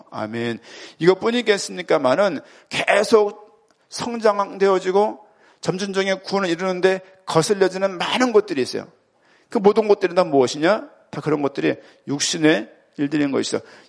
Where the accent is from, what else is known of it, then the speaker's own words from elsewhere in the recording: Seoul, South Korea; 제 고향은 서울이에요.